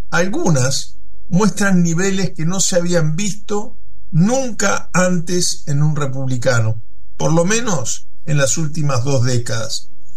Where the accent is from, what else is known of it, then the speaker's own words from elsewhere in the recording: Uruguay; yo soy uruguayo y ustedes argentinos